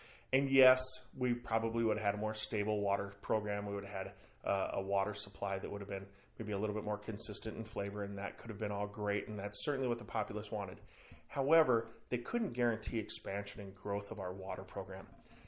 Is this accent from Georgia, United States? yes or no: no; Pierce, South Dakota, United States; now in Aberdeen, United States; Born and raised in Pierce, South Dakota. Moved to Aberdeen when I was seeking college, 1988, Northern State University